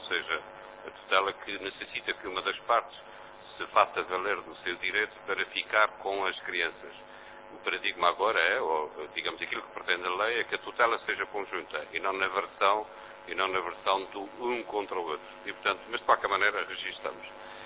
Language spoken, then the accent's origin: Portuguese; Azores, Portugal; eu sou natural dos Açores